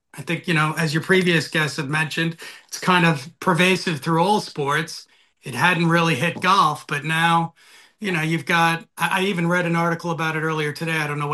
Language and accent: English; Long Island, New York, United States; the fans were certainly a little friendlier than I experienced here in my hometown in Long Island.